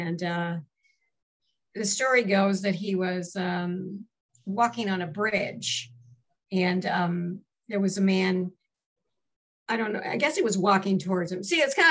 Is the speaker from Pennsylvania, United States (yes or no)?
no; Laredo, Texas, United States; I was born in Laredo. And the barrio I lived on was called Ghost Town.